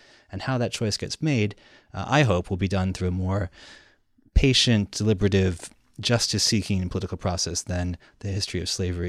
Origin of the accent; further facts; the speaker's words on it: United States; than the abolition of slavery in the country I come from the United States